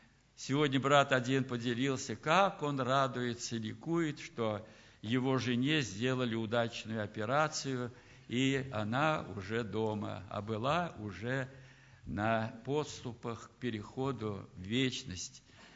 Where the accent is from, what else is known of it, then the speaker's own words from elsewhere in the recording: Moscow, Russia; Мы, москвичи, скромные, невзрачные, может быть.